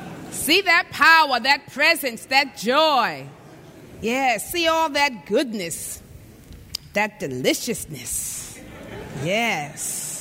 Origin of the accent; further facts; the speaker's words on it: India; I come from India, and usually my state when I return, it may last for a couple of weeks